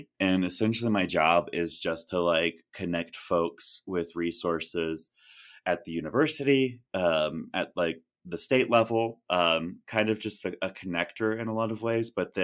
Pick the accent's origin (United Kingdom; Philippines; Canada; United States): United States; Georgia; And yeah, I've only been here for like a year, but like every time I tell people that like I'm from Georgia